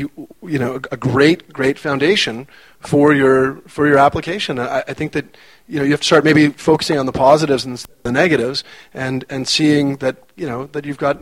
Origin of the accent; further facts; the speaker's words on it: Winnipeg, Manitoba, Canada; I'm Canadian, so I'll go with the University of Winnipeg, which is my hometown.